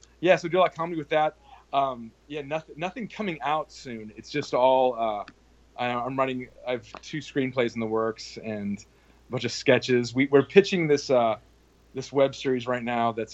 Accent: San Diego, California, United States; now in Los Angeles, United States; Oh, well, Padres. I grew up in San Diego.

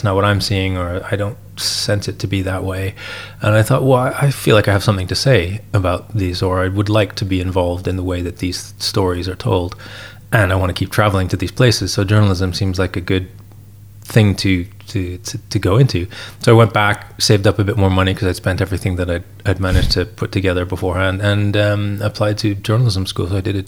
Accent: Vancouver, British Columbia, Canada; we moved to Canada. So I grew up in Vancouver there and did my high school and college in Canada.

